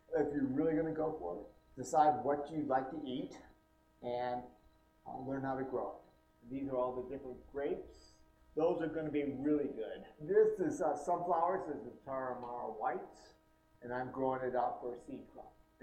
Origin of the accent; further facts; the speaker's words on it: California, United States; This is what I grew up with in Southern California.